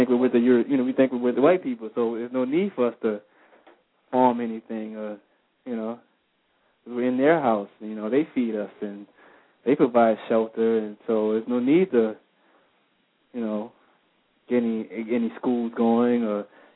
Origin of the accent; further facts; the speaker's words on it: New Orleans, Louisiana, United States; I'm from New Orleans, so I've grew up around. I've seen plantations firsthand.